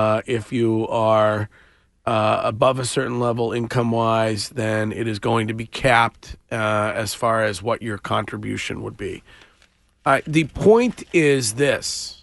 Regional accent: Stow, Massachusetts, United States; the terrifying crimes that have been perpetrated in my hometown of Stowe, Massachusetts over the last week.

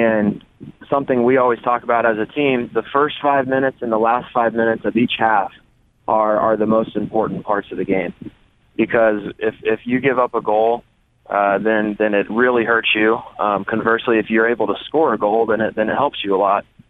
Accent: Kansas City, Missouri, United States; And I think growing up in the Midwest, especially here in Kansas City

